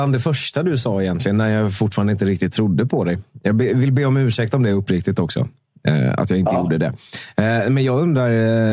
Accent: Småland, Sweden; men jag är också från Småland

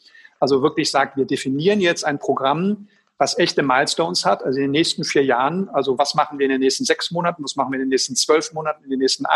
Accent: Schwerte, North Rhine-Westphalia, Germany; in Schwerte, meiner Heimatstadt

